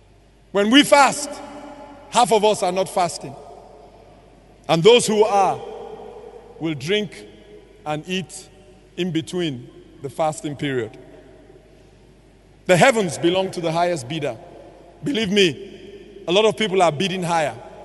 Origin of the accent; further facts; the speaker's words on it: Nigeria; I say, I'm Nigerian. I'm African. We have a thick skin.